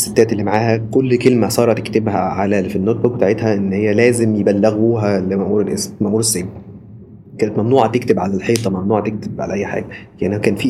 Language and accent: Arabic; Egypt; إحنا عندنا في مصر للأسف الشديد السلطة التنفيذية والجهات الأمنية هما بيتحكموا في كل شيء